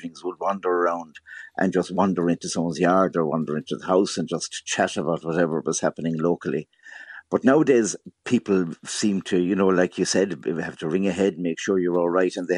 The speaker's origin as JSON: {"language": "English", "region": "Munster", "country": "Ireland", "said": "I come from West Limerick, and they'd come to the area and visit all their cousins and then go back to Dublin."}